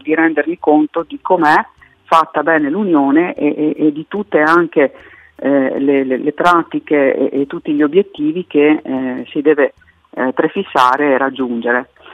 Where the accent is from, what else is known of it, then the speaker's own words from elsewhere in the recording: Trento, Trentino-Alto Adige, Italy; vengo da Trento, sono medico cardiologa e lavoro presso la struttura ospedaliera di Trento